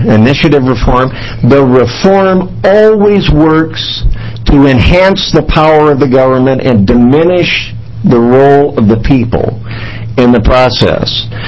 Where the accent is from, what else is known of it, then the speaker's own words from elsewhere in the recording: Gresham, Oregon, United States; I'm from Gresham